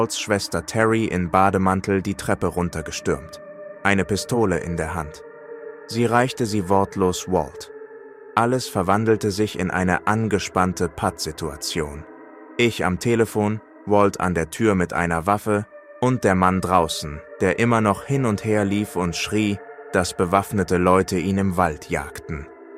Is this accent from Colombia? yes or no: yes; Colombia; Ich bin eine 29-jährige kolumbianische Frau, geboren und aufgewachsen in Kolumbien.